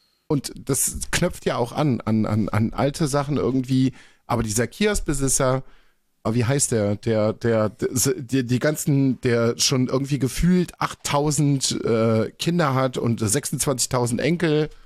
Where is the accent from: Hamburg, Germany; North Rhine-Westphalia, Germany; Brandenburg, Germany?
North Rhine-Westphalia, Germany; Ich bin 30 Jahre in NRW aufgewachsen.